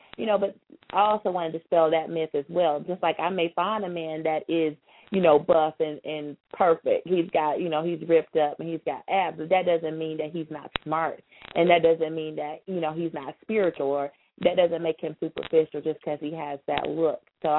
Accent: the South, United States; I am from the South, you know, I'm probably what you would call proportionate.

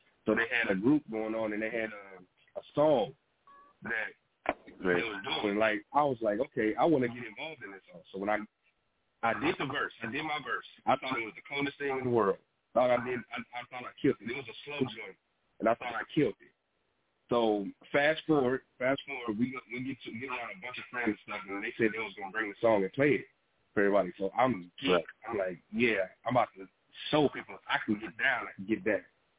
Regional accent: Arkansas, United States; moved away as an adult; now in Minnesota, United States; When I was 18 and 19, I had just moved up here to Minnesota from Arkansas. I was raised in Arkansas.

